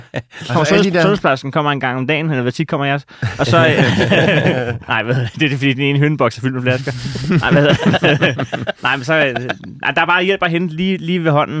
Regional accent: Næstved, Zealand, Denmark; Jamen, jeg er fra Næstved.

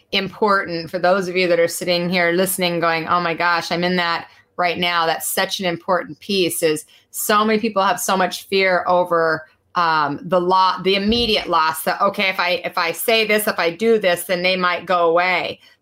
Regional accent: Salt Lake City, Utah, United States; I was raised in Salt Lake City, Utah. Believe me, it mattered there.

